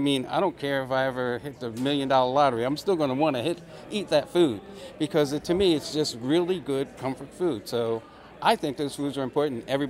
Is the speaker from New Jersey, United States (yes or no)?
yes; New Jersey, United States; I was born and raised in New Jersey, but we lived on a farm in southern New Jersey, in South Jersey, and South Jersey is farm country.